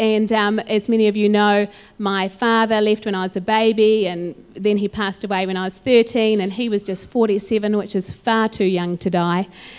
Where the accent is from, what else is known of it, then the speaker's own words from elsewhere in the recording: Auckland, New Zealand; I grew up in Auckland, and so we would come out to Waiuku and come out to the farm